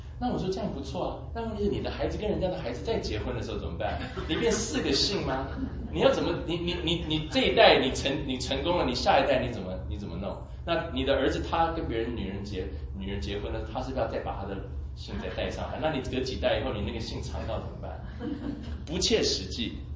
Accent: China; 跟我们中国人比较起来很淡，

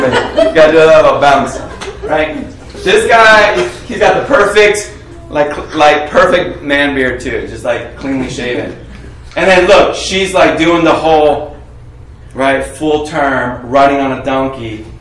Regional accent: England, United Kingdom; It's weird the way English people were. And we're English. We're British.

